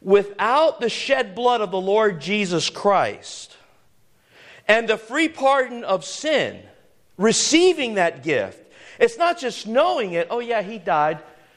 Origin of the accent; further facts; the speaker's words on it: Missouri, United States; And I told him, "I'm from Missouri."